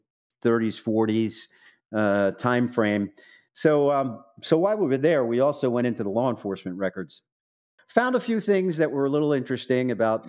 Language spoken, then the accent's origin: English; Staten Island, New York, United States; We're from Staten Island originally.